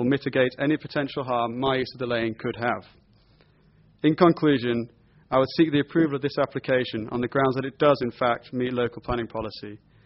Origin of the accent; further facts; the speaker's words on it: Malton, Yorkshire and the Humber, United Kingdom; I was born in Malton and have lived in the area for the majority of my life. After gaining experience working around the country, I returned to be back in my hometown